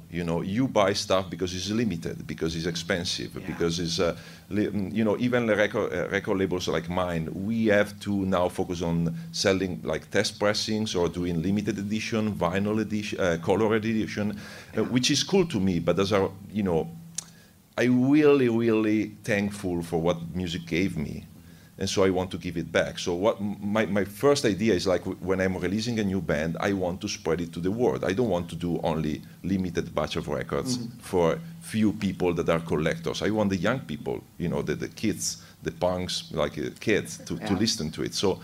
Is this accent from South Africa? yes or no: no; Italy; English is a second language; I come from Italy, so I apologize for my English.